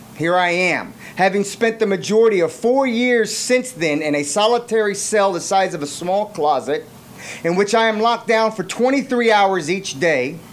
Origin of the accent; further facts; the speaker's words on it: United States; I wasn't born in a Muslim country, though. I was born and raised right here in America.